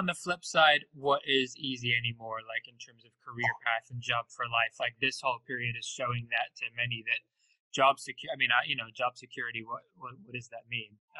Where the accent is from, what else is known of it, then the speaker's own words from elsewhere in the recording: United Kingdom; I'm British. I can say that too.